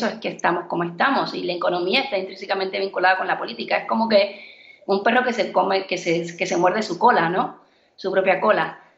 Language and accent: Spanish; Cuba; lanzándome como directora cubana